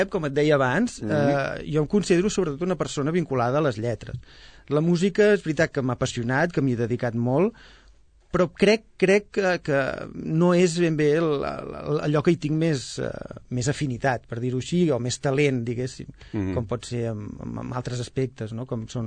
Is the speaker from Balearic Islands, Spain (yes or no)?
no; Sabadell, Catalonia, Spain; Home, jo vaig néixer a Sabadell, de fet sóc una persona que he viscut pràcticament tota la meva vida aquí i sempre doncs vinculat, més o menys, amb aquesta ciutat.